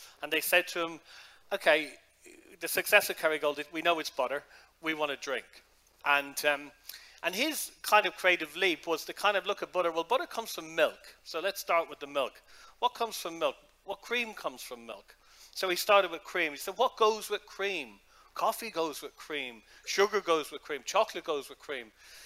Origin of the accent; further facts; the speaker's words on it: Ireland; now in London, United Kingdom; So I'm originally from Ireland, but I live and work in London